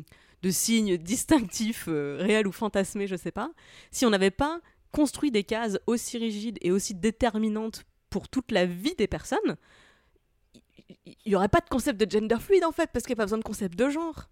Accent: Grand Est, France; Je lui ai dit « Je viens de Moselle. » Lui aussi, il venait de Moselle. Et c'est une région qui a été déchirée par plusieurs guerres mondiales.

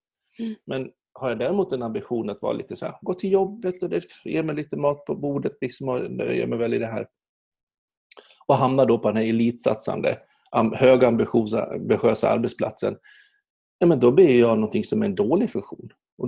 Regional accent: Borlänge, Dalarna County, Sweden

